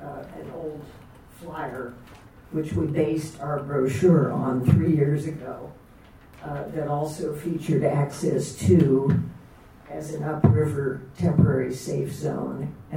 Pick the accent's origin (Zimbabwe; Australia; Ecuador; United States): United States; Copco, California; I'm from the Copco area.